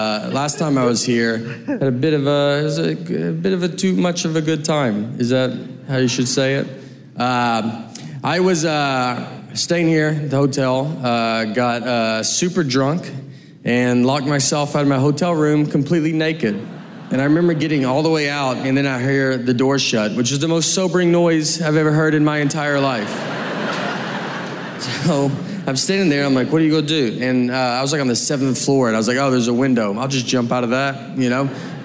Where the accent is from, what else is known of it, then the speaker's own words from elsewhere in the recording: Nashville, Tennessee, United States; Excited to be here. I'm from Nashville, Tennessee.